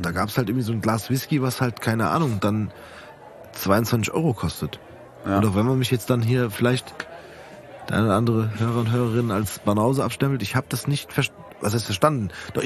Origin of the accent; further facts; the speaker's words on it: Frankfurt, Hesse, Germany; wir sind aus dem Gallus bis Rödelheim.